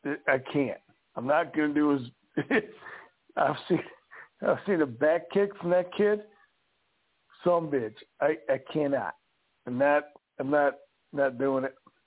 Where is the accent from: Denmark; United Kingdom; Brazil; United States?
United States; Colorado; also born or lived in Tennessee; Originally from Colorado.